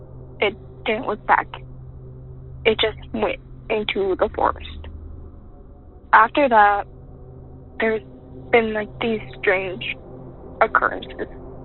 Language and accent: English; Iowa, United States; So, I'm going to stay anonymous, but I grew up in Iowa, on more the eastern west side of Iowa.